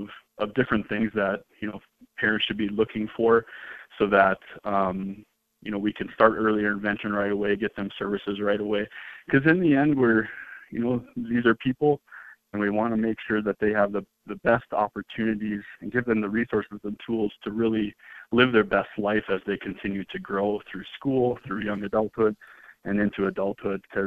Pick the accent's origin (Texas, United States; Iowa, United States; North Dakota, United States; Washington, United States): North Dakota, United States; Cavalier; So I grew up in North Dakota. I grew up in Cavalier, North Dakota, in the northeast corner of the state.